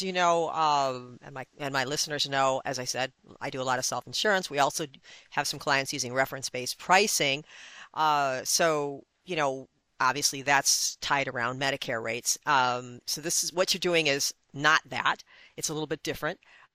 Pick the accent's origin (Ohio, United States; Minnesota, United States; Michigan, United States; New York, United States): Michigan, United States; I grew up in Michigan, so I'm used to seeing people coming in from Canada to receive medical care.